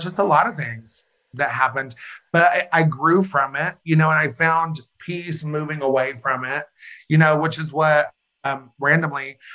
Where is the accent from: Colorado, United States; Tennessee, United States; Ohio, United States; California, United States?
Tennessee, United States; Bluff City; also born or lived in Bristol, Tennessee / Johnson City; So I was born in Bristol, Tennessee. And I grew up in like Bluff City, Bristol, Tennessee area. And then like as an adult, I went to college at East Tennessee State University. So I lived in Johnson City.